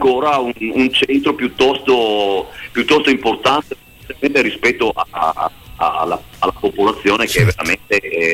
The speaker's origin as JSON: {"language": "Italian", "town": "Pordenone", "region": "Friuli-Venezia Giulia", "country": "Italy", "lives_now": "San Quirino, Italy", "said": "io abito a San Quirino, ma in realtà sono proprio di Pordenone."}